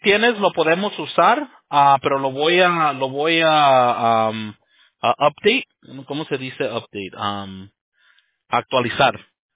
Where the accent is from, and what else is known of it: Mexico; now in United States